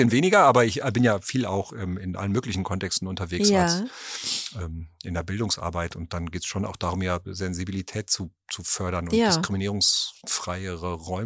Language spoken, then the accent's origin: German; Münster, North Rhine-Westphalia, Germany; ich komme ja aus Münster.